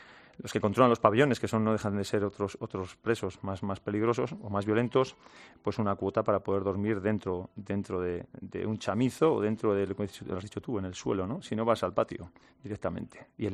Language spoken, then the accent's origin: Spanish; Spain; como español así lo puedo decir